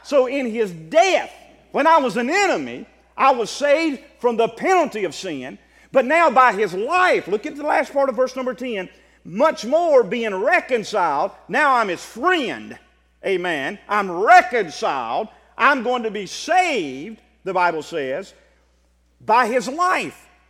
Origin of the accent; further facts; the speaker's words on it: the South, United States; accent: southern; That's my southern accent.